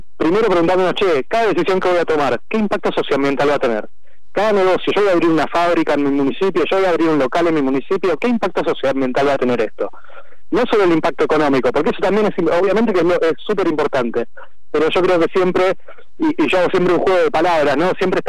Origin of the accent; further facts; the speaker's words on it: Buenos Aires, Argentina; yo soy de Buenos Aires y los estoy llamando desde Bariloche, porque estoy justo de un poquito de turismo.